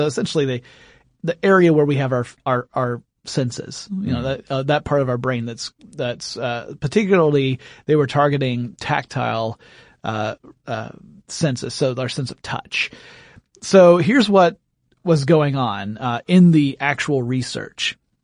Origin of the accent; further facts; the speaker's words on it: Deep South, United States; because I'm from the Deep South.